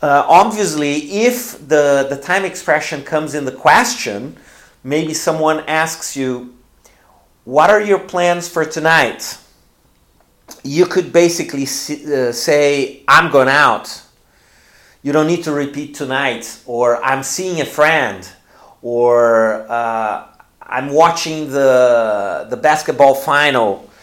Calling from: Porto Alegre, Rio Grande do Sul, Brazil; English is a second language

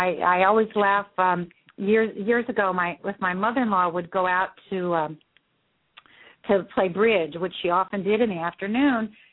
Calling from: Berkeley, California, United States; Actually, I live in San Francisco, but I'm calling from Berkeley

